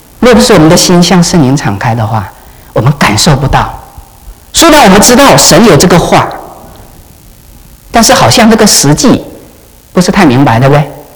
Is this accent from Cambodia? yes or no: no; Hong Kong; now in Canada; 还是说我们从香港移民过来的时候的话，哎，香港开车是在哪边？